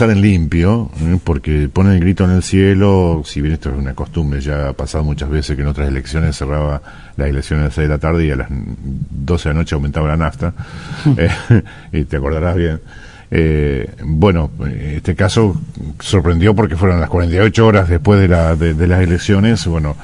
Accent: Argentina; sabemos bien lo que somos los argentinos para esquivar esto, ¿no?

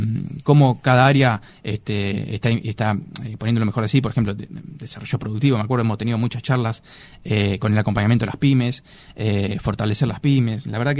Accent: Las Flores, Buenos Aires Province, Argentina; cuando me fui de Las Flores, obviamente es una ciudad, me encontré con una ciudad que ha avanzado mucho cuando volví, ¿no? Que fueron 14 años que estuve afuera estudiando y trabajando.

